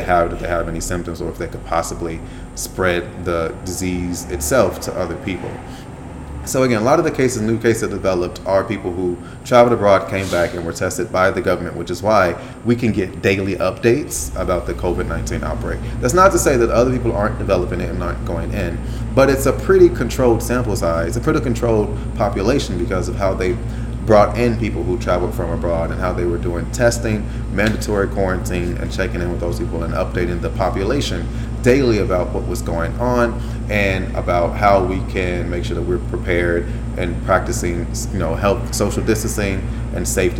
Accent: United States; because I'm American

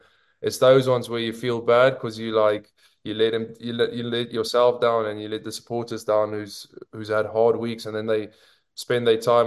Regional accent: Pretoria, Gauteng, South Africa; now in England; growing up in Pretoria and going to games at Loftus and stuff, and rugby being so big of a sport back home in South Africa.

